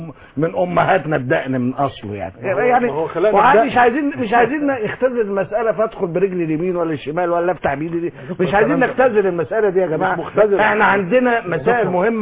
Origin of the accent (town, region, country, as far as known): Egypt